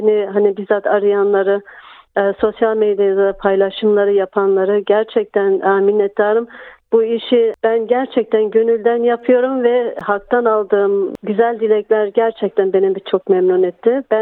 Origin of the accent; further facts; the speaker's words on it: Australia; also born or lived in Turkey; biz Türkiye'den gelip burada büyüdük